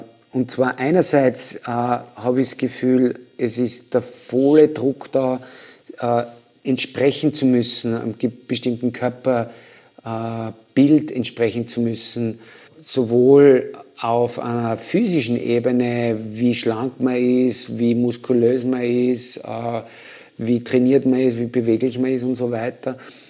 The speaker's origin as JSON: {"language": "German", "region": "Tyrol", "country": "Austria", "tie": "born or raised there", "said": "Ich bin in Tirol aufgewachsen und bin seit meines Lebens in den Bergen unterwegs gewesen."}